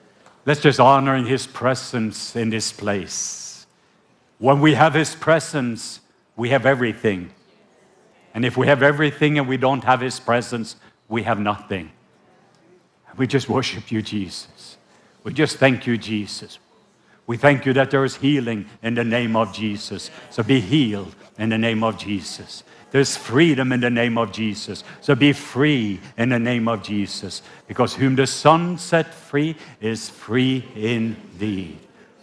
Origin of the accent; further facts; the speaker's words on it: Norway; I am from the country of Norway. So yes, born and raised in Norway.